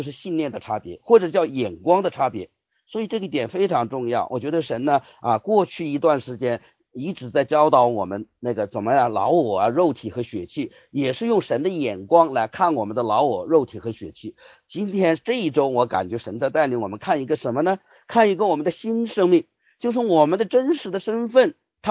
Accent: Hubei, China; 我说我是湖北人我是一个湖北人

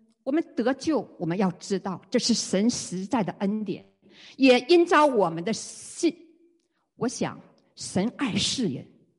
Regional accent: Shenyang, Liaoning, China; 我们在今年年初我们就结识了，我们都是沈阳人

